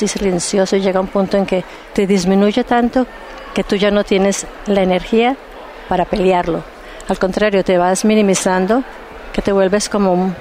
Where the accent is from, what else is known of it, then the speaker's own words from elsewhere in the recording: Bogotá, Colombia; moved away as an adult; now in New York, United States; yo soy bogotana, y llegué a Nueva York en el 71 acompañando a mi esposo, que en esa época la intención era pasar solo 3 años y regresar, un médico colombiano. Pero esos 3 años se convirtieron en 15 años